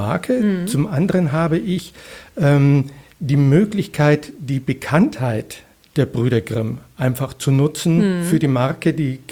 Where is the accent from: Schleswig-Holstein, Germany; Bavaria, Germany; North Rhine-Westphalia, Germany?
Bavaria, Germany; Munich; Also ich bin Münchner, ich bin Bayer.